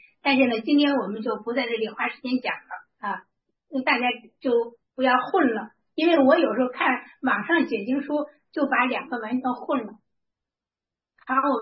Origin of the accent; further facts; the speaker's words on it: China; 差不多和我们中国人说的那个华里啊